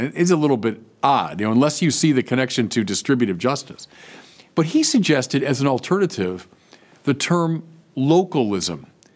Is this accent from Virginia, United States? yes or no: no; California, United States; Look at my home state of California.